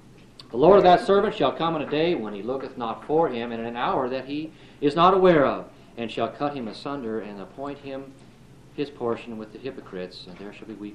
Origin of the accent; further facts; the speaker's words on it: Sedona, Arizona, United States; Well, in the town I grew up in Sedona, Arizona, there was a guy named Bob Bradshaw.